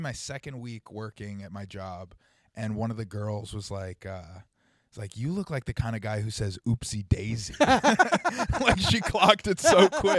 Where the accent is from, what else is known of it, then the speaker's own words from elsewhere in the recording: New York, United States; now in New York City, United States; No. I grew up in Westchester.